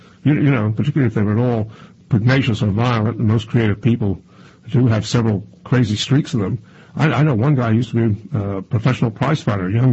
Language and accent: English; Brooklyn, New York, United States; I grew up in Brooklyn, actually in Crown Heights, which is now always in the newspapers for riots. In my day, it was sort of a quiet, relatively, wasn't poor, but sort of lower middle class Jewish neighborhood.